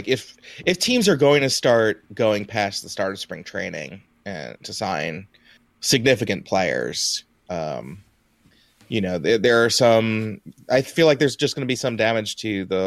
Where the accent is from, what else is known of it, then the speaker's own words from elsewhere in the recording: New York, United States; as a New Yorker who, you know, may have heard one or two people insult New York in their lifetime.